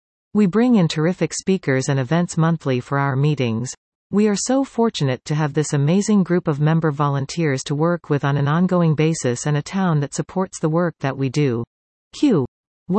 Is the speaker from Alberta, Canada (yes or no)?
no; Mississauga, Ontario, Canada; We grew up in Arundale, before it became Mississauga, not too far from each other. We went to different public schools, then the same high school, Streetsville, and then the University of Waterloo.